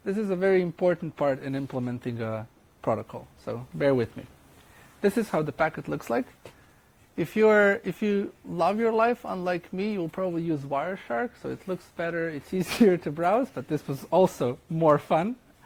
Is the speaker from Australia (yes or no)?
no; Croatia; English is a second language; I come from Croatia, where I think there is like maybe tens of us, and it's really hard to connect.